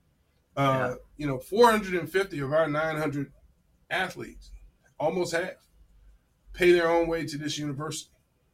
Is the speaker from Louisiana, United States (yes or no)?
yes; New Orleans, Louisiana, United States; And I say, because I'm from New Orleans, I understand the value that having fun, creates.